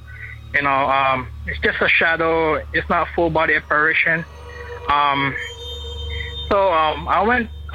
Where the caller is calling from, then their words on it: Honolulu, Hawaii, United States; I'm calling from Honolulu, Hawaii.